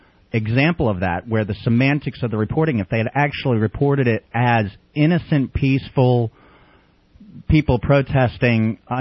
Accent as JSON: {"language": "English", "region": "New York tri-state area", "country": "United States", "tie": "born or raised there", "moved": "as an adult", "lives_now": "San Antonio, United States", "said": "when I moved to San Antonio, Texas, after, you know, 21 years of growing up in the New York tri-state area."}